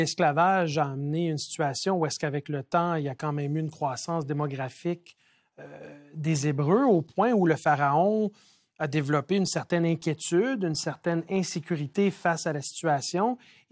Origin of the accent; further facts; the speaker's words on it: Quebec, Canada; étant donné que je suis né et j'ai grandi au Québec